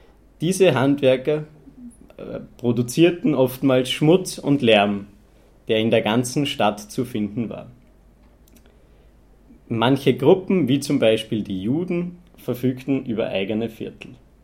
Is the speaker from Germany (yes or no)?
no; Lower Austria, Austria; ich komme aus Niederösterreich in der Nähe von Wien in Österreich.